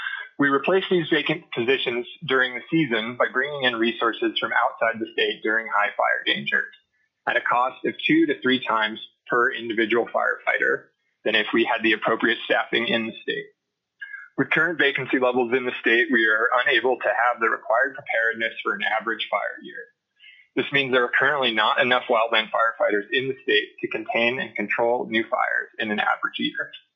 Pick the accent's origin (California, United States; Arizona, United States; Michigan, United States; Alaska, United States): Alaska, United States; Fairbanks; I'm from Fairbanks, and I'm a state-employed wildland firefighter.